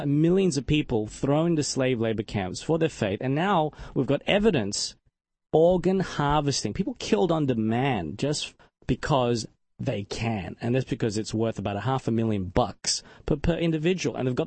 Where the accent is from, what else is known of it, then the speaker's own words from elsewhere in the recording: Australia; I mean, I grew up in Australia. You know, I'm Chinese by ethnicity. My grandparents left China about 100 years ago.